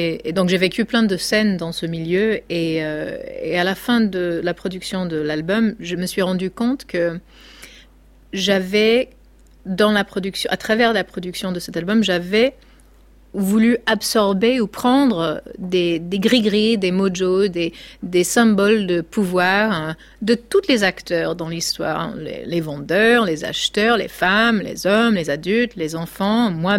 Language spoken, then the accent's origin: French; California, United States; il y a des morceaux que j'ai écrits dans le nord de la Californie, là d'où je viens